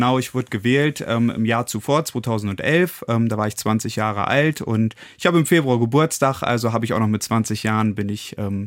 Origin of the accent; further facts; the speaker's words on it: Dedensen, Lower Saxony, Germany; ich bin 34 Jahre alt. Wie du schon gesagt hast, ich komme aus Dedensen, das ist bei der Stadt Seelze in der Region Hannover